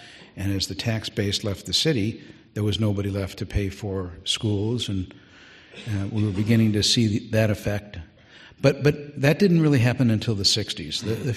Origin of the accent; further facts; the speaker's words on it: Detroit, Michigan, United States; Actually, growing up in Detroit was wonderful.